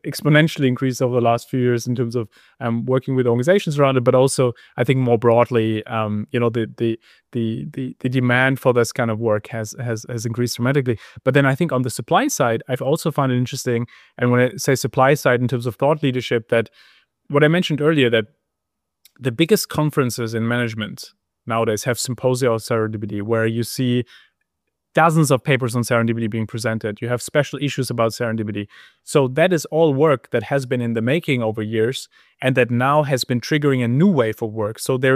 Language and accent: English; Heidelberg, Baden-Württemberg, Germany; You know, I grew up in Heidelberg